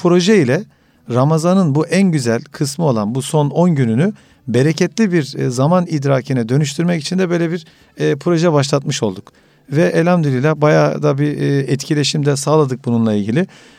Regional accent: Ünye, Ordu, Turkey; Mesela efendim ben Ünyeliyim. Mesela fındık topluyoruz biz.

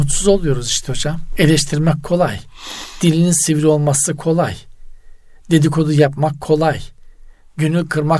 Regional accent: Eastern Black Sea, Turkey; Mesela bizim Doğu Karadeniz'de insan ilişkileri şeydir.

